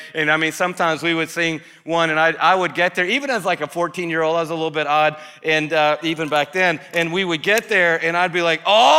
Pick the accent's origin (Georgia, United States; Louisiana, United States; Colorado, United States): Georgia, United States; Atlanta; My life was so changed when I went to Texas to go to grad school after growing up in Atlanta. And you know how much I love growing up here.